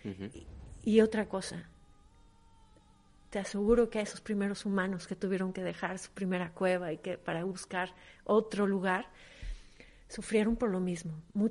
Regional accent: Mexico; Y entonces esto me ha servido mucho, siendo mexicana.

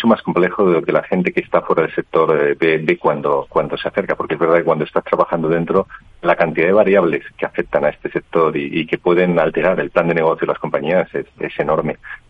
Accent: Spain; Entonces yo soy español, ahora llevo la marca a nivel mundial

